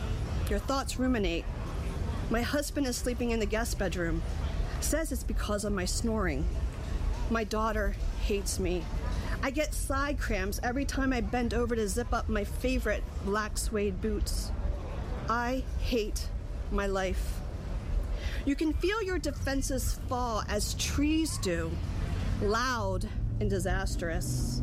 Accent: Philadelphia, Pennsylvania, United States; I'm Italian from Philly, okay? Talk with my hands.

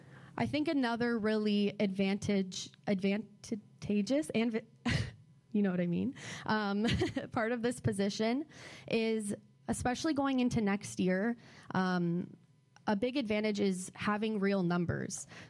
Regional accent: Niagara Falls, Ontario, Canada; I'm from Niagara Falls, Ontario, from a very big family.

